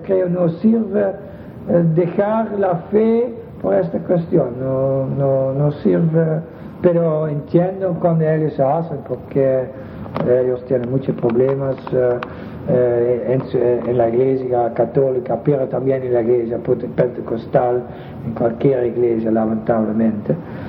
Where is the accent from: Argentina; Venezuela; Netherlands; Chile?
Netherlands; Spanish is a second language; como se pasa en Estados Unidos y en Holanda, en mi país, porque ellos tienen su grupo y todavía no hay condena.